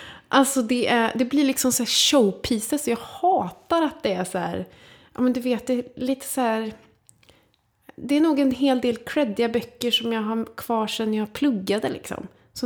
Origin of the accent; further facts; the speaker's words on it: Karlstad, Värmland, Sweden; Lite som Karlstad, där jag kommer ifrån.